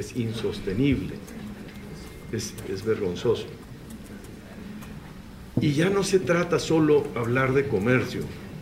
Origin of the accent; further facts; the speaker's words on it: Chihuahua, Mexico; Yo vengo del estado de Chihuahua. Chihuahua es un estado muy grande.